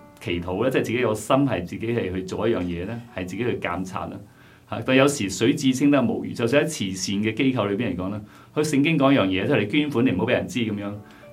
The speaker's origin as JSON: {"language": "Chinese", "country": "China", "tie": "born or raised there", "also_born_or_lived": "Hong Kong", "said": "我在中国长大，我香港有一些年在香港做事"}